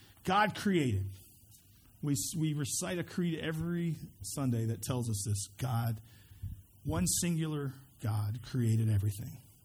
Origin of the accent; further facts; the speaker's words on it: Spartanburg, South Carolina, United States; I was from Spartanburg. He happened to like a band that was from my city.